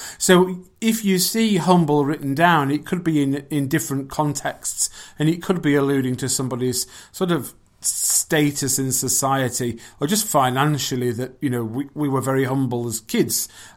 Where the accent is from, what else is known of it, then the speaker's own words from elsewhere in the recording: England, United Kingdom; I'm from England.